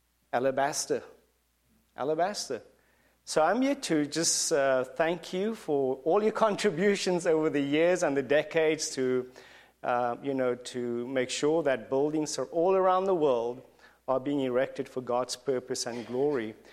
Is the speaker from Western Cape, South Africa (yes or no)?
yes; Cape Town, Western Cape, South Africa; I grew up in Cape Town and found the Lord and served the Lord in the Matrosmenae Church of the Nazarene.